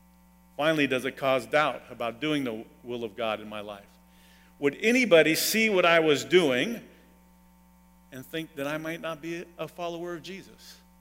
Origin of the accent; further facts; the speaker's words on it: Germany; I grew up in Germany where beer drinking was like Coca-Cola, okay?